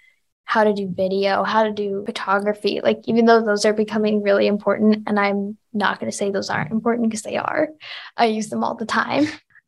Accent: Carmel, Indiana, United States; I'm from the Indianapolis area of Indiana. And so I grew up in a suburb called Carmel.

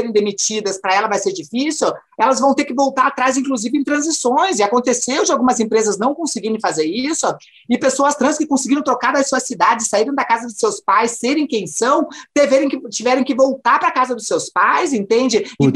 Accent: Curitiba, Paraná, Brazil; now in São Paulo, Brazil; eu sou de Curitiba, nasci lá, né? Eu dei um hello mundo em Curitiba, né? E foi isso, né? Então, eu sou de Curitiba, moro há 4 anos em São Paulo

